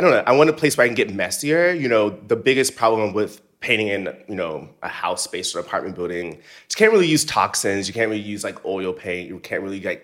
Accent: Seale, Alabama, United States; In Alabama, right. Uh-huh. I'm from Seal, Alabama.

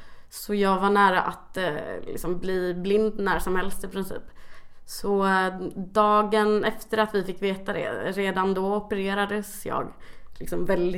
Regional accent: Kalmar, Kalmar County, Sweden; jag kommer från Kalmar. Familj, två föräldrar, två syskon, jättebra relationer.

